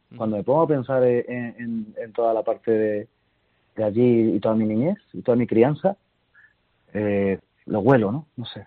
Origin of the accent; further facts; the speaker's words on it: Ayamonte, Andalusia, Spain; Y mi tierra es que la quiero y la adoro, no te puedo imaginar de qué manera. Y la gente, ¿no? O sea, a mí me gusta ir por Ayamonte y me gusta andar.